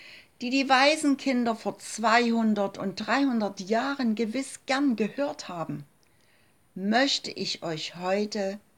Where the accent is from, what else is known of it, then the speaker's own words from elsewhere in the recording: Leipzig, Saxony, Germany; sie ist gar nicht weit von meiner Heimatstadt Leipzig entfernt